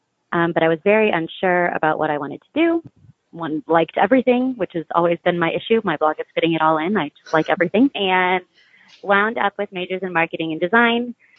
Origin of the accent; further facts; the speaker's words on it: St. Louis, Missouri, United States; So I grew up in St. Louis, Missouri, which is where I am now.